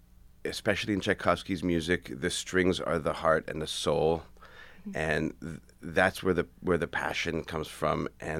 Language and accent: English; Canada; I'm Canadian.